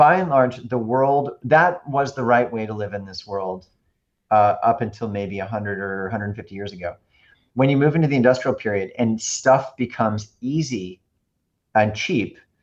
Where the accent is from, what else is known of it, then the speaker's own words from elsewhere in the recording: New York, United States; Like to say, as a New Yorker